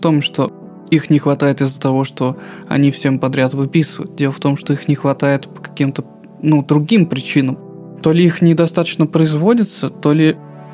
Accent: Moscow, Russia; И я, как москвич, жаловался на то, что мы тут все помрем.

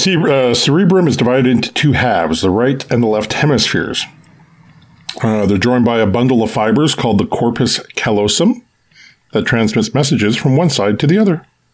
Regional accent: Oklahoma, United States; also born or lived in Canada; Well, I'm a mix of nice, and I grew up in Oklahoma.

